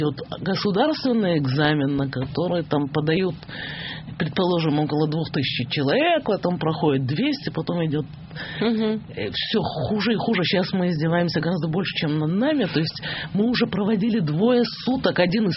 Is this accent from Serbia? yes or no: no; Israel; Ну, так, я из Израиля